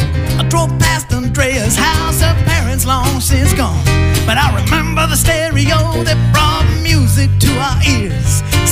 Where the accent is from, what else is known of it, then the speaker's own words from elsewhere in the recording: Cudahy, Wisconsin, United States; especially to people that from my hometown that know all about Patrick Patrick Cudahy and the statue of Patrick standing there where inevitably somebody always puts a can of Pabst in his hand.